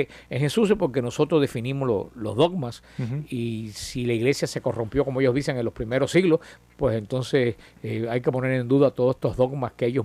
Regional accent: Cuba; a los hermanos de mi tierra de Cuba y de mi parroquia, del Mariel

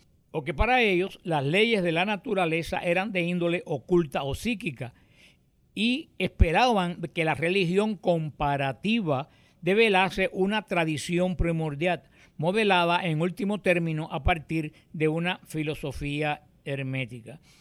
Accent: Cuba; moved away; en lo que aquí cuando yo llegué de Cuba, un señor me lo regaló

